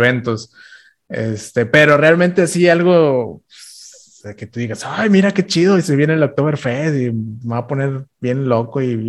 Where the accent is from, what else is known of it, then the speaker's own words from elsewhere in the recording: Ciudad Victoria, Tamaulipas, Mexico; yo que soy de Ciudad Victoria, Tamaulipas, uh-huh. que estamos un poquito, también somos del norte, pero no tan del norte.